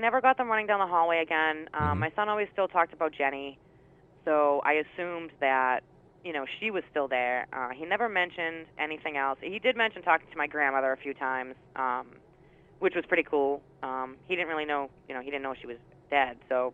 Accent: Somerville, United States; I had moved to Somerville, which is my hometown, and I had another one there.

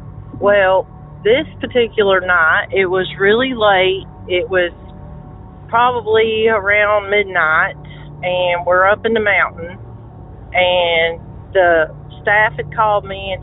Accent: North Carolina, United States; I'm from North Carolina.

